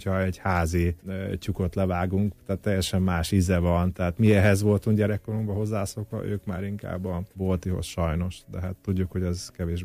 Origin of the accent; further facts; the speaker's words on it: Zakarpattia Oblast, Ukraine; legyünk büszkék arra, hogy magyarok vagyunk, még akkor is, hogyha gyakorlatilag Kárpátalján most legnehezebb sorsban van az egész Kárpát-medencében, hiszen 4 éve háború zajlik, olyan országban élünk